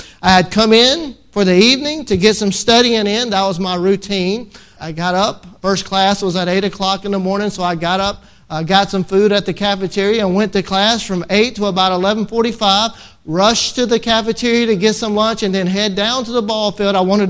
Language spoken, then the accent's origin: English; Mississippi, United States; born there; I was born in Mississippi.